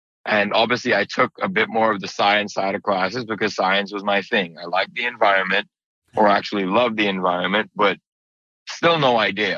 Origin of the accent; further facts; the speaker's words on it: Bahamas; You know, I grew up in the Bahamas. I grew up going outside, gardening with grandma and grandpa.